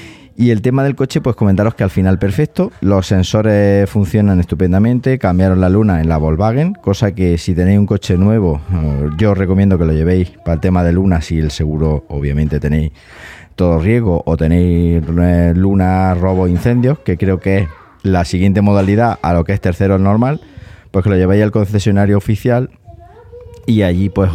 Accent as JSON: {"language": "Spanish", "town": "Siles", "region": "Andalusia", "country": "Spain", "tie": "born or raised there", "said": "Fijaos que estoy aquí en Siles, en mi pueblo."}